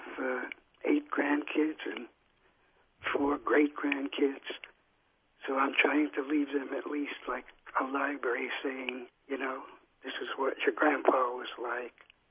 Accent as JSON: {"language": "English", "town": "Bronx", "region": "New York", "country": "United States", "tie": "born or raised there", "said": "I grew up in the Bronx in New York in the time when there was like the American Labor Party."}